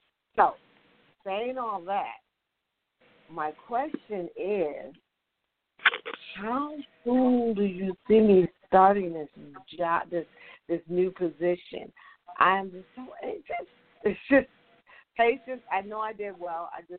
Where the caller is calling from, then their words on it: Tennessee, United States; I am calling from Tennessee, even though my area code is Wisconsin. I live in Tennessee.